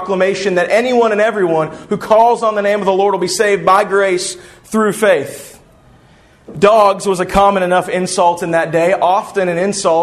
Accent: Chicago, Illinois, United States; born there; Fun fact. I was born in Chicago on November 6, 1982. There was a 17-inch flood that week.

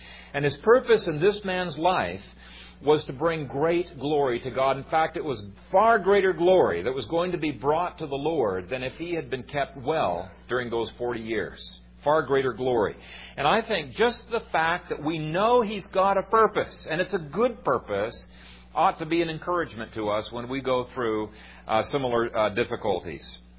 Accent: Ethiopia; Growing up in Ethiopia, you would give money to some or give food to some, but you couldn't possibly give to everyone.

